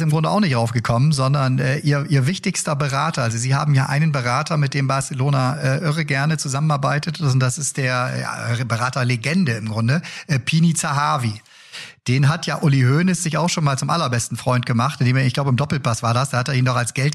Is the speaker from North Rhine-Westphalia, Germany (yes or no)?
yes; Cologne, North Rhine-Westphalia, Germany; als Kölner